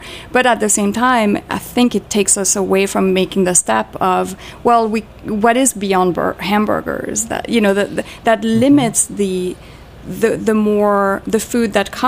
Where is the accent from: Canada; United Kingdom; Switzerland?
Switzerland; English is a second language; now in United States; I mean, I'm from Switzerland, and we are not... you know, like when I was in high school, Ralph Lauren's sweaters with the American flag were all the rage over there.